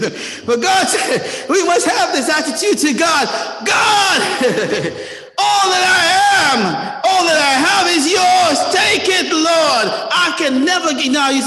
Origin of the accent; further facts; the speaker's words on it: Jamaica; I grew up in Jamaica